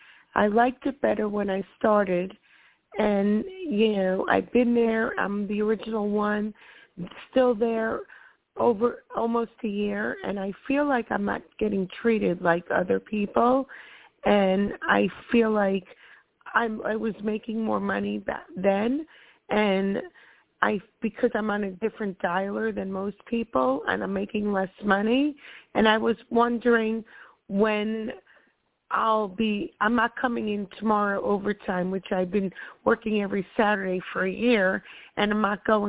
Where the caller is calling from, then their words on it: Florida, United States; Hi, my name is … I'm calling from Florida.